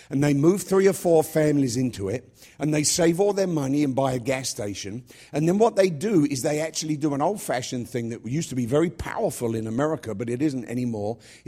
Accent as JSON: {"language": "English", "region": "London", "country": "United Kingdom", "said": "The reason we never met an American, as soon as we told them we're from London, they said, oh, I'm Irish-Italian."}